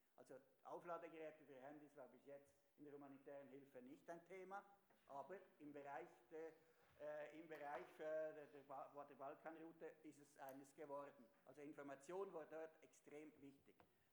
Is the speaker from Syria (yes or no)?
no; Switzerland; kann man sich als Schweizer auch weniger damit identifizieren.